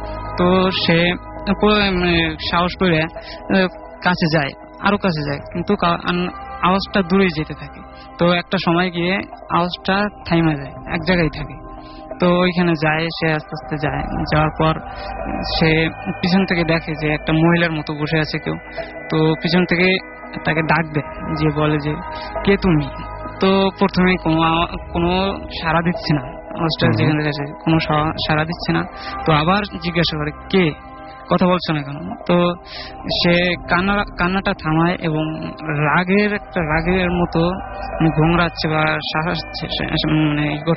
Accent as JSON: {"language": "Bangla", "town": "Madaripur", "region": "Dhaka Division", "country": "Bangladesh", "tie": "born or raised there", "said": "আমার জেলা কাহিনীটা মাদারীপুরের আমার গ্রামের।"}